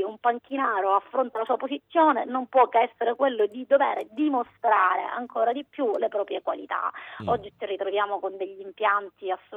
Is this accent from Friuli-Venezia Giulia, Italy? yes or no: no; Sicily, Italy; anche quel senso di riscatto da siciliana, fatemi dire, che non può e non vuole sentirsi penalizzata perché viviamo in un'isola.